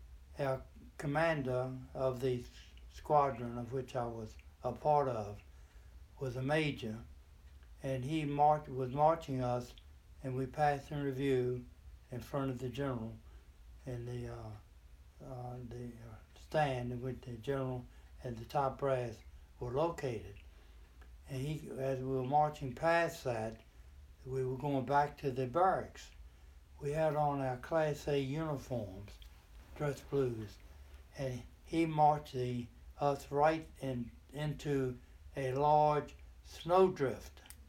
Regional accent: Hopewell, Virginia, United States; I grew up in Hopewell, Virginia, right near a place called, in those days, Camp Lee, which was an Army post.

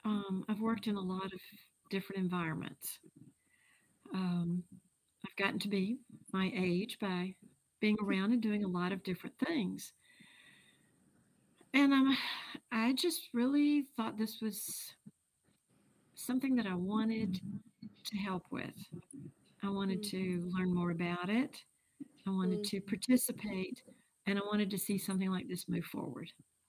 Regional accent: Virginia, United States; born there; also born or lived in Georgia; I was born in Virginia, in Southwest Virginia, in the coal country.

